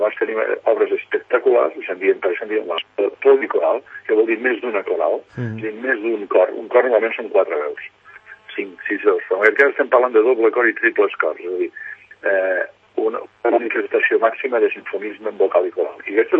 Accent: Tremp, Catalonia, Spain; now in Sant Cugat, Spain; soc fill de Trem, tot i que fa molts anys que visc a Sant Cugat.

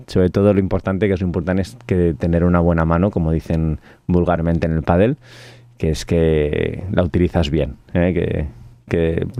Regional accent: Catalonia, Spain; ja saps com som els catalans, sense voler, canvies l'idioma.

